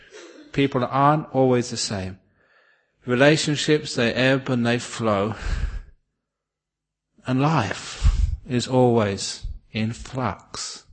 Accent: England, United Kingdom; I still remember as a kid growing up in England

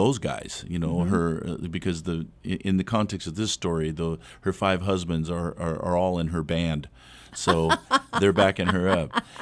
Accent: Hawaii, United States; I'm Hawaiian, but I grew up, as a very fair-skinned, Caucasian-looking Hawaiian boy.

